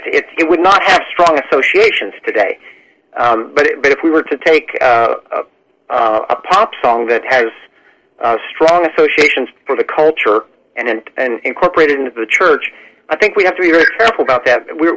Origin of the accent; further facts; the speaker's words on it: West Virginia, United States; I'm from West Virginia originally, so it's kind of the music of my people to enjoy country and bluegrass.